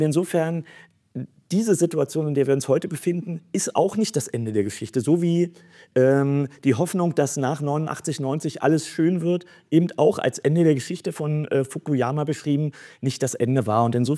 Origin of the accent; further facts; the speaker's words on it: Germany; als Ostdeutscher